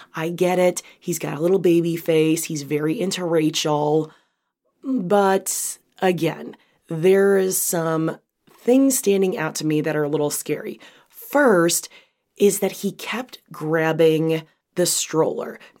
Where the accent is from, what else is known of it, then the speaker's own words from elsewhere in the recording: Chicago, Illinois, United States; accent: Chicago; Maybe this cold is making me lose my Chicago accent.